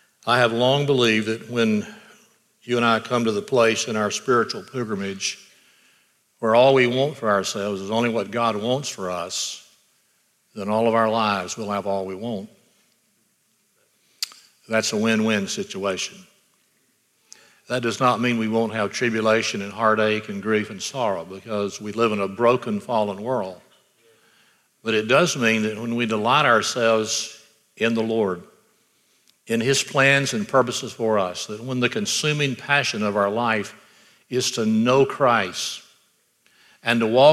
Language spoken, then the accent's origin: English; Floral, Alabama, United States; and so we grew up in Floral, Alabama. Our family was very active in the First Baptist Church there.